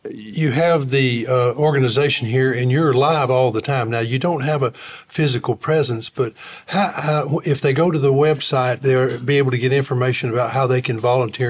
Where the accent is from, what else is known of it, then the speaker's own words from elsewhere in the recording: Lancaster, Tennessee, United States; When I was a child growing up in Lancaster, Tennessee, it was not unusual to see, especially dogs, not so much cats, wander up